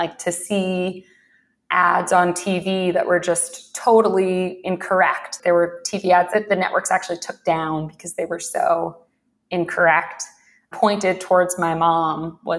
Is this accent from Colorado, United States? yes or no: no; Greensboro, North Carolina, United States; Sure. I grew up in North Carolina, at Greensboro, North Carolina.